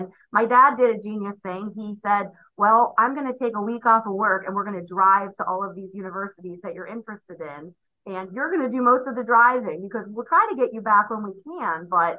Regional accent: McKeesport, Pennsylvania, United States; Well, I grew up in McKeesport, Pennsylvania, in the Mon Valley. I'm a very proud graduate of 1999 at McKeesport Area High School.

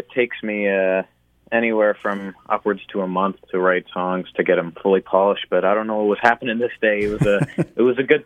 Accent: Windsor, Ontario, Canada; I'm from Windsor, Ontario, and I'm 16 years old, and I'm a country singer.

